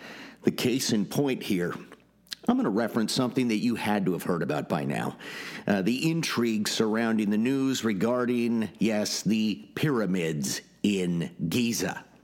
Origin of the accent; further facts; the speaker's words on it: California, United States; One time I was even riding a Segway along the Sacramento River in my hometown